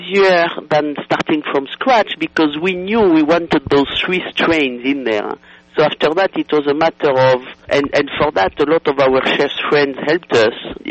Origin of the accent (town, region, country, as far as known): France; born or raised there